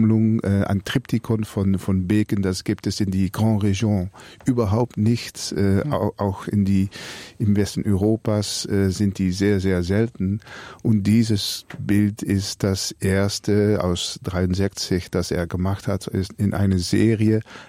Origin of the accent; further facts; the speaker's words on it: Netherlands; German is a second language; ich bin Niederländer